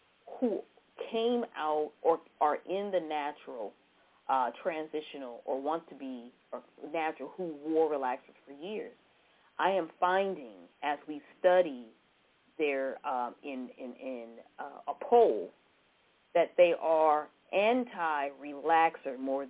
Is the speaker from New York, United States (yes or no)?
yes; New York, United States; also born or lived in California; I am a New Yorker. I'm a Cali girl on top of it.